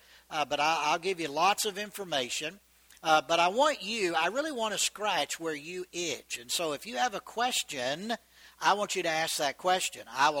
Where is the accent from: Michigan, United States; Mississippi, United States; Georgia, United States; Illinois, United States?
Georgia, United States; moved away as an adult; now in Texas, United States; I'm not a native Texan, by the way. I was born and raised in Georgia.